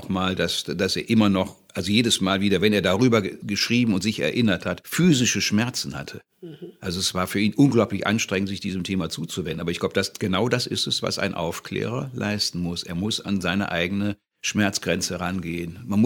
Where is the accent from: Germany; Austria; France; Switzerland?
Germany; Rottweil, Baden-Württemberg; also born or lived in Rhineland; Ich komme aus Rottweil, da gibt es diese bissigen Hunde, vielleicht habe ich ein bisschen was davon, aber durchs Rheinland eben doch sehr, sehr weichgespült auch.